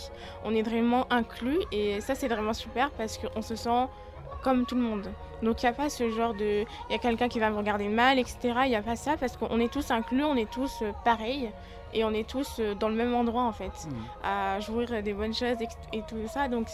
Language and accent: French; Nouvelle-Aquitaine, France; je vais commencer un service civique dans la communication en août, dans le Périgord, parce que je viens du Périgord, en Dordogne.